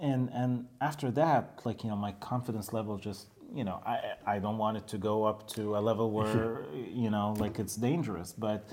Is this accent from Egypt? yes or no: yes; Egypt; English is a second language; we are originally from Egypt